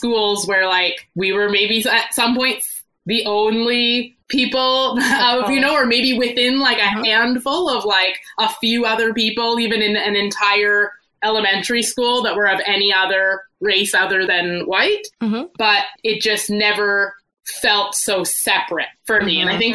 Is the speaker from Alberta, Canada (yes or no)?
yes; Calgary, Alberta, Canada; a lot of people's perception would be that growing up in Alberta, in Calgary